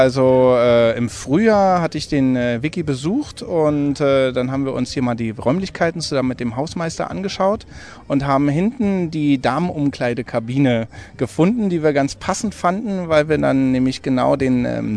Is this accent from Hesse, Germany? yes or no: no; Berlin, Germany; Ich komme aus Berlin.